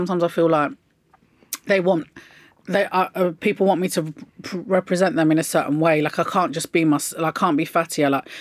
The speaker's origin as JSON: {"language": "English", "country": "United Kingdom", "said": "We're Muslim, Moroccans, and we're British too. But in the home, he wanted to foster the Moroccan side of us"}